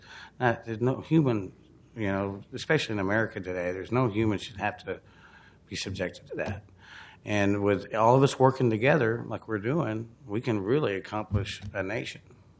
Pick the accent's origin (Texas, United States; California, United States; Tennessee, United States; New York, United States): Texas, United States; Houston; now in Portland, United States; So I'm from Houston, Texas. I've never seen anything like this before.